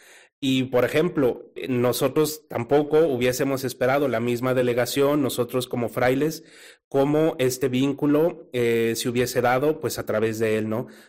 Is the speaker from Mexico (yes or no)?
yes; Mexico; Yo, por ejemplo, como mexicano, pues tengo el ejemplo